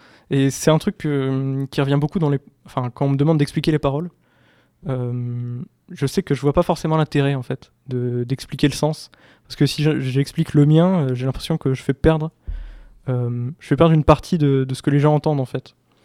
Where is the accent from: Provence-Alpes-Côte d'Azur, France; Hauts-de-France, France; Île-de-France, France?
Hauts-de-France, France; Lille; moi, je viens de Lille, donc j'ai un peu l'impression d'être en vacances.